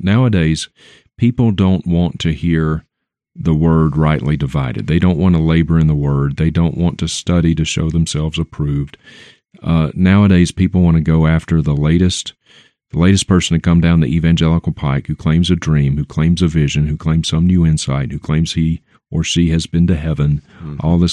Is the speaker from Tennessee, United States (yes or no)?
no; Vicksburg, Mississippi, United States; accent: Southern; come to my hometown at the time, Vicksburg, Mississippi. So, Southern accent, that's where I'm from.